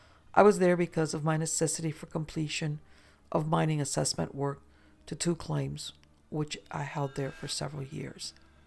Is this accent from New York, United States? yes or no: no; Dallas, Texas, United States; Did I mention I'm from Dallas, and it's flat and not that far above sea level?